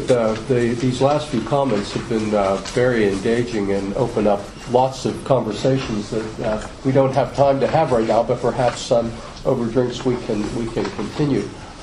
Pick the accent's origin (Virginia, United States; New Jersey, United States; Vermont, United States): Vermont, United States; I'm North American, obviously, rural Vermont, two doctors in one practice